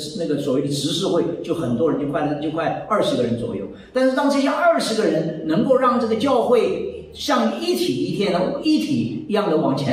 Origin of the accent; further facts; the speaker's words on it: China; 这个眉毛跟眼睛，我们中国人有很多的名词来形容啊